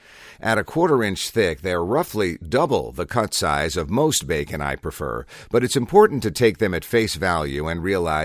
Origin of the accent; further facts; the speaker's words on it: Louisiana, United States; including my home state of Louisiana.